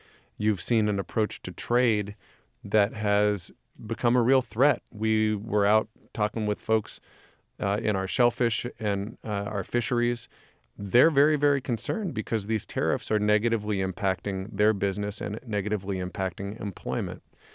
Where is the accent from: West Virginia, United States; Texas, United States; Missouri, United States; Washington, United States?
Washington, United States; Port Angeles; You know, this is where I come from. I grew up in Port Angeles